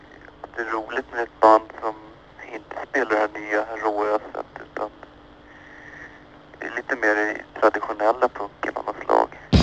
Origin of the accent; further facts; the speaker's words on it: Vallentuna, Stockholm County, Sweden; Jag är från Vallentuna